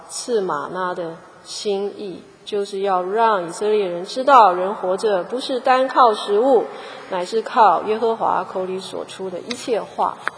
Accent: China; 那我们中国人就有一个习惯哈，尽量吃嘛

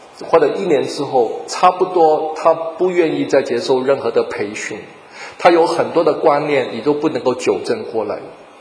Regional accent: Hong Kong; 我们都是香港来的，我们很多沟通啊

